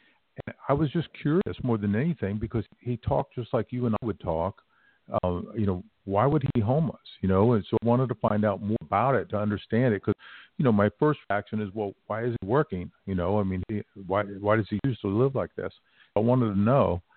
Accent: New York, United States; My father went to Cooper Union, and we're from New York

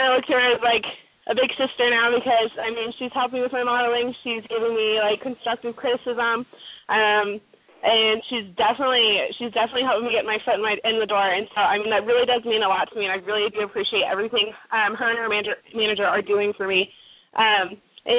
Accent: Idaho, United States; moved away; I do reside here in Colorado. I'm originally from Idaho

